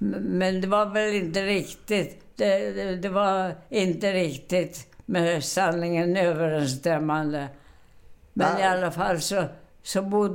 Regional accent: Upplands Väsby, Stockholm County, Sweden; born or raised there; also born or lived in Örnsköldsvik

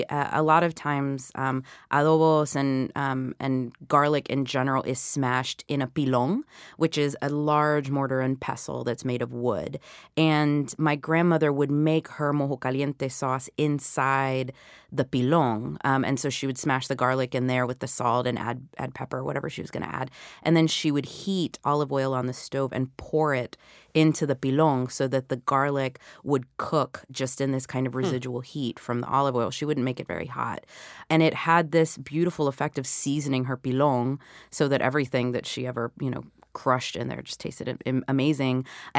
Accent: the South, United States; same kind of subtle sweetness that I associate with funnel cakes, which, of course, I had plenty of growing up in the South.

